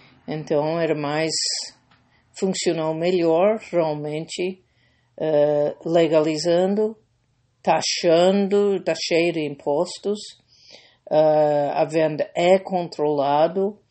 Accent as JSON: {"language": "Portuguese", "region": "Ohio", "country": "United States", "tie": "born or raised there", "said": "A região do país onde eu fui criado, Ohio, mais perto do estado de West Virginia"}